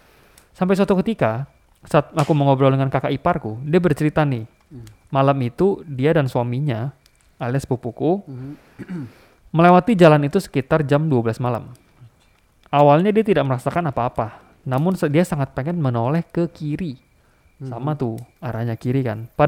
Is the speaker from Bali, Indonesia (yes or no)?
yes; Bali, Indonesia; Masih di Bali juga katanya. Katanya 2 jam dari kota asalku.